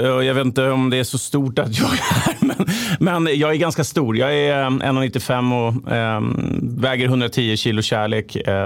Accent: Sundbyberg, Stockholm County, Sweden; så jag kommer från Sumpan. Jag är äldst i en barnaskara. Lillebror, syrran och jag.

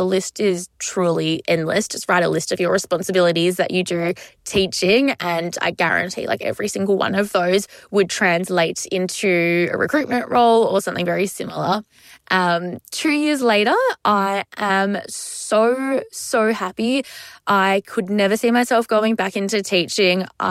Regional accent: Melbourne, Victoria, Australia; I'm 28 from Melbourne.

